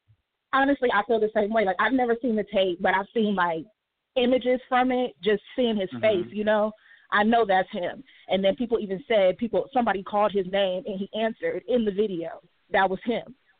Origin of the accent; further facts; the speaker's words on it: Long Beach, California, United States; now in Las Vegas, United States; I'm from Long Beach, but I live in Vegas.